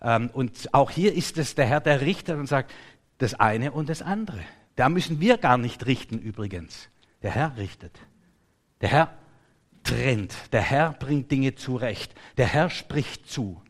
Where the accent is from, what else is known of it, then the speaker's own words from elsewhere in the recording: Baden-Württemberg, Germany; Und wir sind ja im Schwabenland groß geworden.